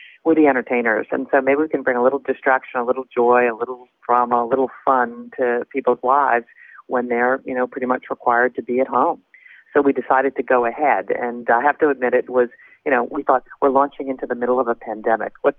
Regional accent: Huntington, New York, United States; I was raised in Huntington, Long Island.

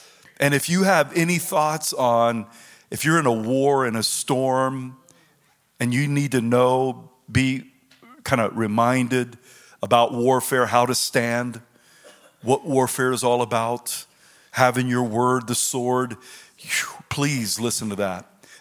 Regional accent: the South, United States; I'm from the South, and I don't speak King James.

